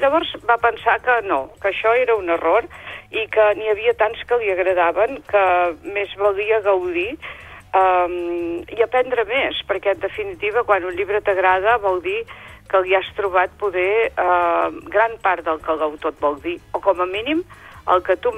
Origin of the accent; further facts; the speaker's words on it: Catalonia, Spain; perquè som catalans, eh?